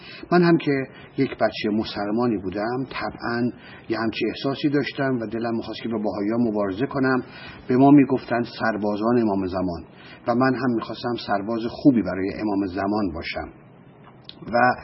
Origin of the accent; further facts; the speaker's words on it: Tehran, Tehran Province, Iran; پدرم بالاخره در تهران کاری یافت و من در 2 سالگی با خانوادم به تهران اومدیم و در تهران من بزرگ شدم. در تهران من به مدرسه رفتم و خانواده من خانواده بسیار بسیار مذهبی و در این حال فقیری بودن.